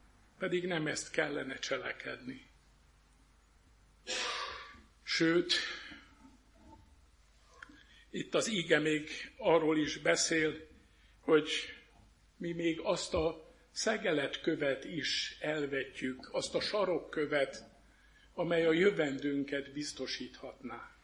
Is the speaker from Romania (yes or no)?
yes; Săcele, Brașov County, Romania; Én Brassó tövébe, Hosszúfaluban nőttem fel, édesapám is lelkész volt, így parókián nőttem fel